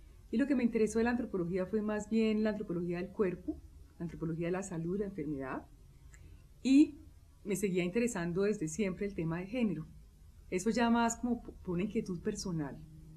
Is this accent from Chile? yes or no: no; Colombia; como reconocer mis múltiples identidades, no solamente como mujer colombiana, sino también latinoamericana.